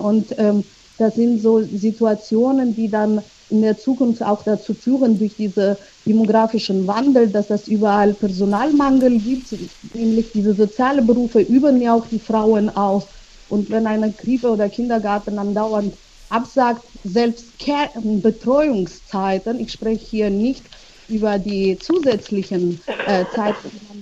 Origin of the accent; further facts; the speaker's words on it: Georgia; German is a second language; ich komme selber zum Beispiel aus Georgien und Deutsch ist nicht meine Muttersprache.